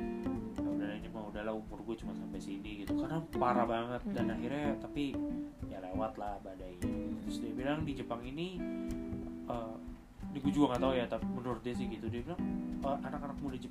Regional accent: Indonesia; saya dari Indonesia.

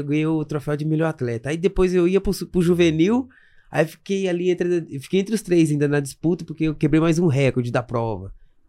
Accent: Paraguaçu Paulista, São Paulo, Brazil; now in Campinas, Brazil; Eu saí de Paraguaçu Paulista e fui morar em Campinas.

